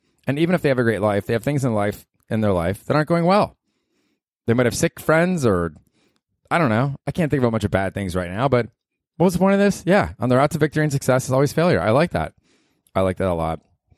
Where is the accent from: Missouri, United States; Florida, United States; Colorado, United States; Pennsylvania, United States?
Florida, United States; Tampa; moved away as an adult; also born or lived in Georgia; I grew up in Tampa. I think a big part of who I am today is a kid that grew up in Tampa.